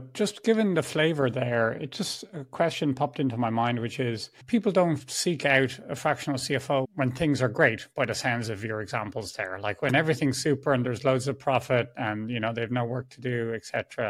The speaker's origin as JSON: {"language": "English", "country": "Ireland", "said": "But because I'm Irish, I just need to tell a joke and have a beer and everyone's happy, you know?"}